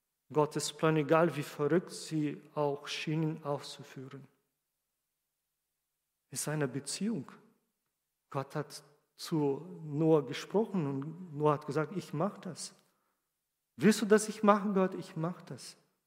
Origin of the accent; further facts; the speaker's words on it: Brazil; German is a second language; Ich komme aus Brasilien, ich weiß, was ein Möbel, wie wert das ist.